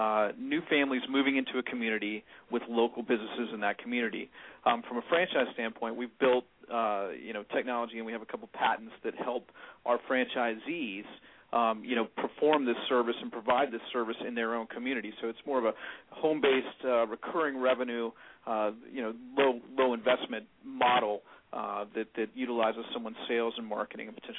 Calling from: Atlanta, Georgia, United States; I'm calling from an area of Atlanta called Buckhead.

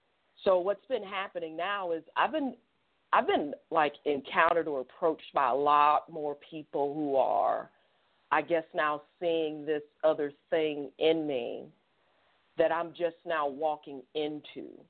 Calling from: Atlanta, Georgia, United States; I'm calling from Atlanta.

